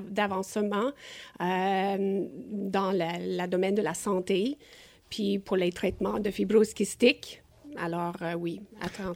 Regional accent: Toronto, Ontario, Canada; born there; Donc, je suis née à Toronto

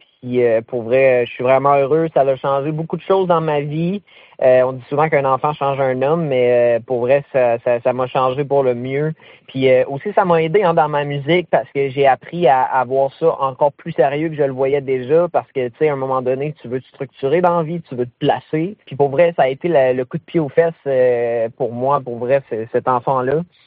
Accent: Gaspé, Quebec, Canada; Puis j'ai dit, écoute, je viens de Gaspé.

